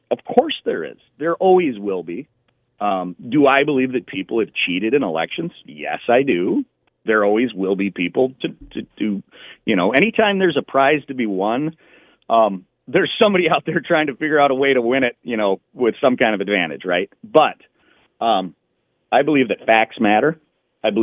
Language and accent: English; Clay Township, Michigan, United States; I grew up in Clay Township. I've been a resident of Clay Township my entire life. My family's been in Clay Township for over 100 years.